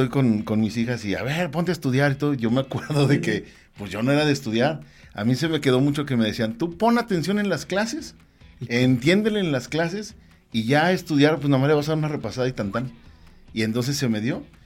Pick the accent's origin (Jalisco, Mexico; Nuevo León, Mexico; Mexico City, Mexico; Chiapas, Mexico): Mexico City, Mexico; born there; now in Aguascalientes, Mexico; Y yo te puedo decir que soy nacido en la Ciudad de México, pero soy de los principales defensores de Aguascalientes.